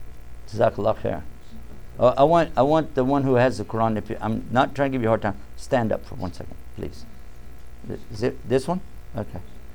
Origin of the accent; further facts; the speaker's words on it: Texas, United States; I'm from Texas. You know us Texans.